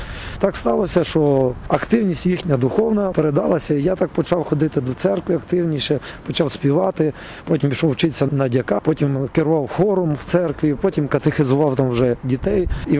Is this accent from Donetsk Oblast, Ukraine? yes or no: no; Odesa Oblast, Ukraine; also born or lived in Mykolaiv; Я народився в місті Миколаєві на півдні, город Коробелов. Виріс в Одеській області, в Одесі вчився на музучилище імені Донкевича.